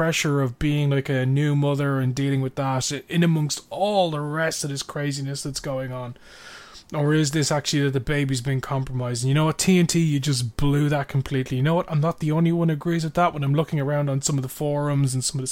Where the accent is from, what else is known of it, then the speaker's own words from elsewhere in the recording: Canada; Because we're Canadian.